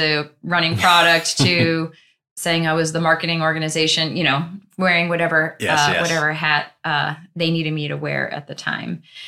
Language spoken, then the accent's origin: English; Virginia, United States; now in Cleveland, United States; I'm from Virginia, and that's where the company was based. I had moved to Cleveland.